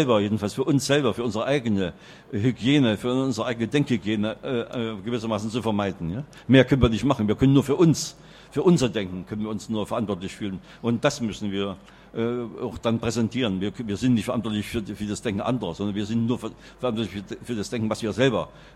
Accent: Germany; Wir sind also als Deutsche weit ab von solchen Festlegungen etwa anderer Nationalitäten oder anderer Sprachformen

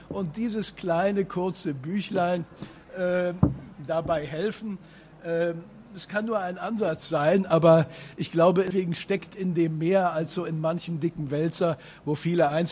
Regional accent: Germany; für uns als Deutsche gut ist.

